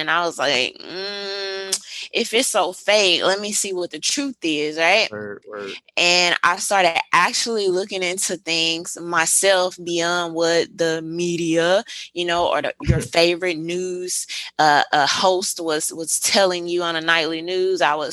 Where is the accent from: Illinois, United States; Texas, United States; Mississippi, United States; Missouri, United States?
Mississippi, United States; I'm a YouTuber and a Second Amendment advocate. And so, you know, I'm from Mississippi, grew up in a really traditional, you know, Southern home.